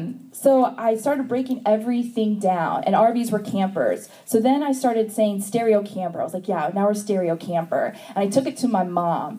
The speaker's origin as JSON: {"language": "English", "town": "Portland", "region": "Oregon", "country": "United States", "said": "we're from Portland, Oregon"}